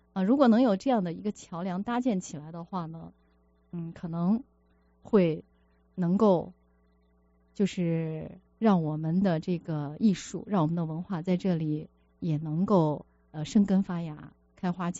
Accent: Xi'an, Shaanxi, China; now in Seattle, United States; 我到了这里来之后呢，我其实还在想啊，我们怎么样把我们的比如说我是来自西安

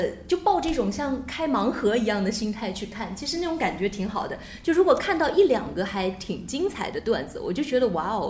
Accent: Suzhou, Jiangsu, China; 我们苏州人笑点比较高，然后偏冷静。

